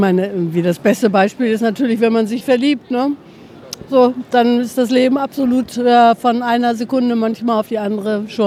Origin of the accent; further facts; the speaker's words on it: Northern Germany, Germany; ich komme aus dem Dorf, ganz oben, irgendwie im Norden von Deutschland und bin dann zum Studieren nach Hannover gekommen.